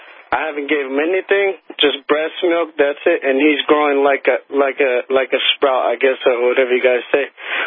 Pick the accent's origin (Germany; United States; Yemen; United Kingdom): Yemen; I'm actually from Yemen, and I was there 10 years ago.